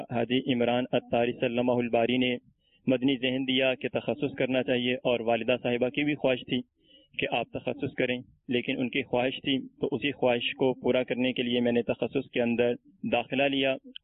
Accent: Pakpattan, Punjab, Pakistan; اور میرا تعلق پاک پتن شریف سے ہے.

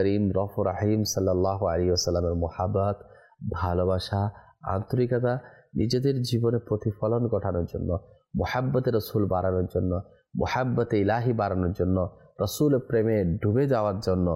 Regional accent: Chittagong, Chittagong Division, Bangladesh; আমার বাড়ি হচ্ছে চট্টগ্রাম, চট্টগ্রামের ল্যাঙ্গুয়েজটা আলাদা, চট্টগ্রামের ভাষা, চট্টগ্রামের সংস্কৃতি সেটার সাথে অন্য জায়গার সাথে হবে না।

